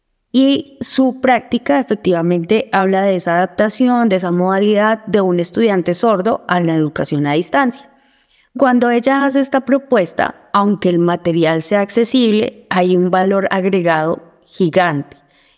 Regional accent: Colombia; first language Colombian Sign Language; Spanish is a second language; mi primera lengua es lengua de señas colombiana, y la segunda lengua que he adquirido es el español.

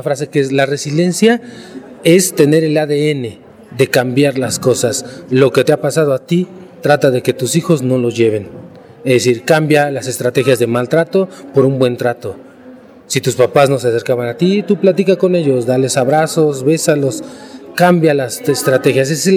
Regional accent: Mexico; yo que vengo de México

